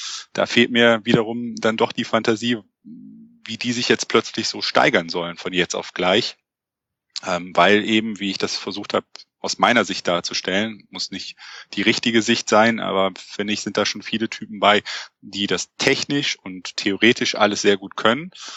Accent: Mönchengladbach, North Rhine-Westphalia, Germany; born there; kann an der Stelle auch nur als jemand, der als gebürtiger Mönchengladbacher mit dem Verein auch natürlich sympathisiert, sprechen.

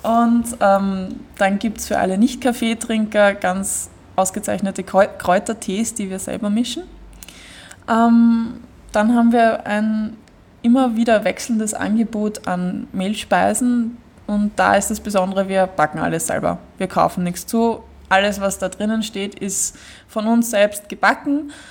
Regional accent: Gersthof, Vienna, Austria; Genau, also wir kennen Gersthof, wir sind alle aus Gersthof und wir wissen um die Gegebenheiten dieser Ecke hier

